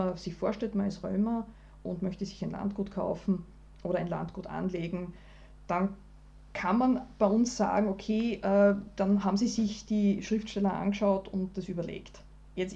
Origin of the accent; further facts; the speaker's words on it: Austria; wie groß die Bauernhöfe bei uns in Österreich sind